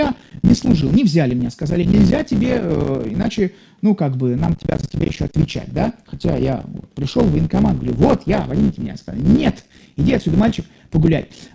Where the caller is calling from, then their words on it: Saint Petersburg, Russia; я вас приветствую из Санкт-Петербурга.